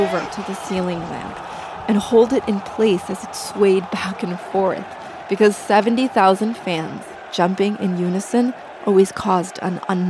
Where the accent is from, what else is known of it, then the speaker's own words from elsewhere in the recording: Argentina; I'm also from Argentina